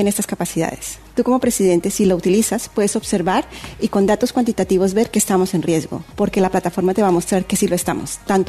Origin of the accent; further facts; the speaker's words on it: Colombia; yo tengo mucha relación con el Caribe porque soy colombiana